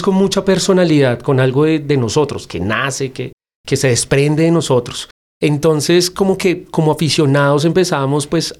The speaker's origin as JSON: {"language": "Spanish", "region": "Bogotá", "country": "Colombia", "said": "Soy de Bogotá y bueno, tengo una gran pasión por las historietas y por las historias y las fotografías, especialmente de la ciudad."}